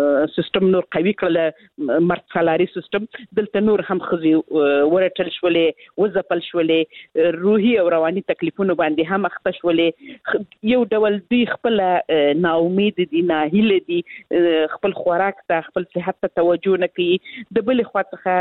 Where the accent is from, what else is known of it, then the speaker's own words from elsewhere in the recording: Helmand, Afghanistan; زه خپل د هلمند ولایت څخه یم